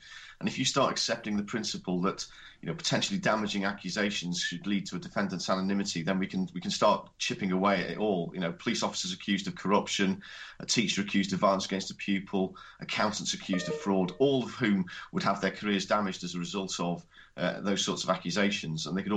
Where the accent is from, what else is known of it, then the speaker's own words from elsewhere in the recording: Wales, United Kingdom; I come from North Wales